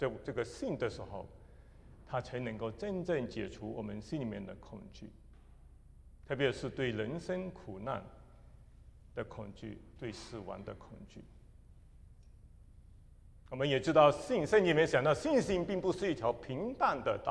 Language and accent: Chinese; Malaysia; accent: Fuzhou; 是马来西亚的啊，所以而且是马来西亚的福州人，所以有福州的口音，有一些人可能福州人就听到我是有福州话的口音。